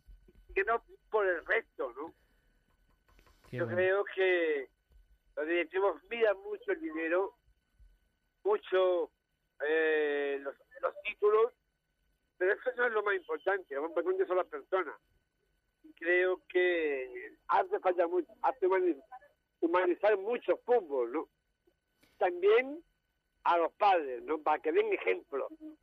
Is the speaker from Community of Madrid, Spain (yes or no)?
no; Málaga, Andalusia, Spain; como buen malagueño que soy, aficionado al Málaga